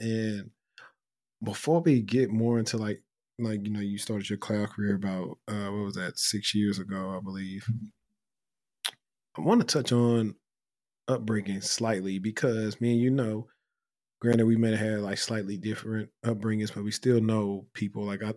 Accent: Shreveport, Louisiana, United States; now in Dallas, United States; And it can be in the same city as you, because I'm from Shreveport.

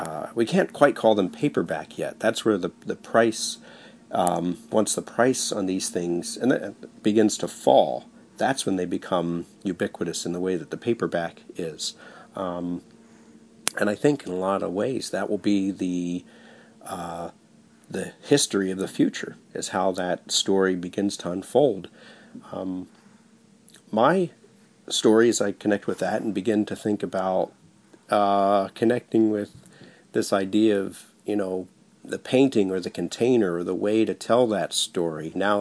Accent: Philadelphia, Pennsylvania, United States; which was happened to be growing up in Philadelphia at Frankfort Avenue and Allegheny Avenue. Oh, Kensington Avenue and Allegheny Avenue.

